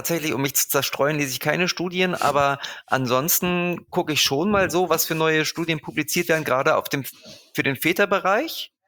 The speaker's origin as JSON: {"language": "German", "region": "Hamburg", "country": "Germany", "said": "wir sind ja Hamburger und in Hamburg gibt es immer noch Maiferien."}